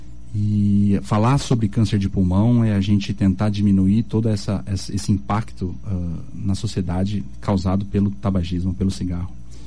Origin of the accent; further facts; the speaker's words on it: Dourados, Mato Grosso do Sul, Brazil; Sim, sim, sou natural daqui de Dourados, fiz faculdade aqui em Dourados, fiz residência em clínica em cirurgia geral aqui em Dourados, só fiz a residência de cirurgia torácica em São Paulo.